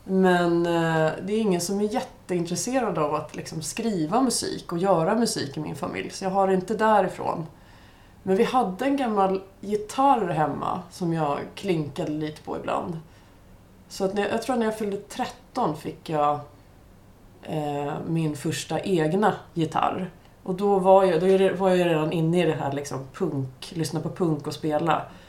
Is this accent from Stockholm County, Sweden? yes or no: yes; Trollbäcken, Stockholm County, Sweden; jag växte upp i Trollbäcken, nära Leplan. Gick Fornudden, gick i Kumla och sen gick i Tyresö gymnasium.